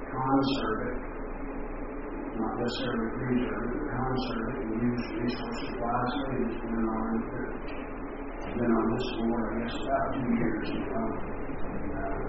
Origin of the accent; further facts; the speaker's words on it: Nashville, Tennessee, United States; I'm a mountain boy. I was born and raised over in Nashville. Had early ties back to Transylvania County.